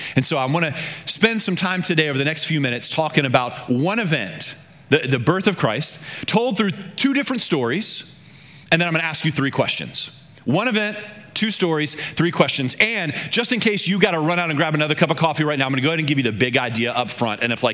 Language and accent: English; Louisiana, United States; I grew up in Louisiana, South Louisiana in particular, where everything is flat.